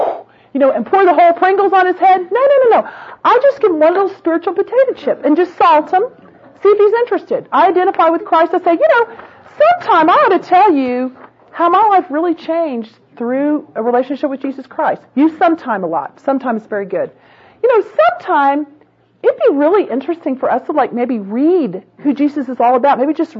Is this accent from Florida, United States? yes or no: yes; Florida, United States; because I grew up with Cubans in Florida, and so I'm going to make Spanish rice and beans.